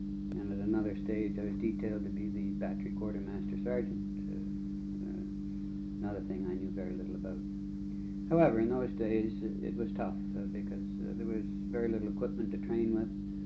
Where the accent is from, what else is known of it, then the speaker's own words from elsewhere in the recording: Charlottetown, Prince Edward Island, Canada; born there; I was born in February 1920 in Charlottetown, Prince Edward Island, and I attended public school, of course.